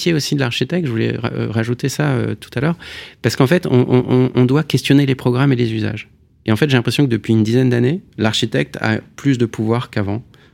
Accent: France; ça me permet de savoir si finalement j'aime ce que je suis en tant que français

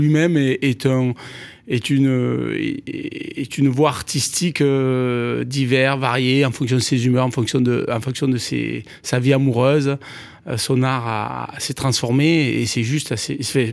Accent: Occitanie, France; Moi, je suis issu des Cévennes. Vous savez, j'ai grandi. Ma petite enfance, c'est les Cévennes.

